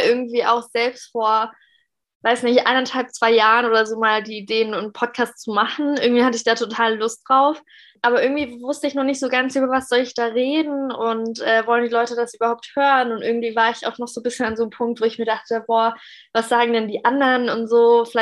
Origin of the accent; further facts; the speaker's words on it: Munich, Bavaria, Germany; wir kommen beide aus München und ich bin aber frisch mit 18 direkt ausgezogen, weil, ja, ich habe ja schon 18 Jahre dann in München gelebt, beziehungsweise man sagt immer, man kommt aus München, aber wir kommen aus einem Vorort von München